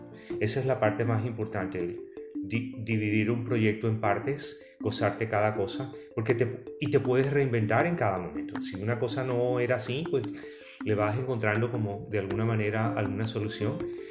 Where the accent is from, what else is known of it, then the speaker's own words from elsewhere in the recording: Colombia; Como colombiano, colombiano, pero como historiador venezolano.